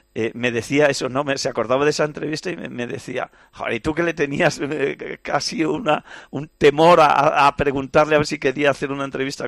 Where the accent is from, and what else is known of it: Galicia, Spain